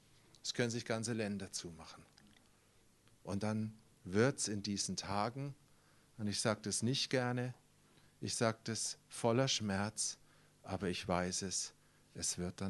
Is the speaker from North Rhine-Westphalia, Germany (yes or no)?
no; Heidelberg, Baden-Württemberg, Germany; Und wir kommen ursprünglich aus Heidelberg.